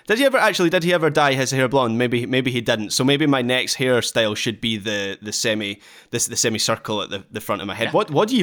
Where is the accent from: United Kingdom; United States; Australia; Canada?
United Kingdom; Scotland; No, obviously my non-football athlete is Andy Murray, my absolute sporting hero from my hometown.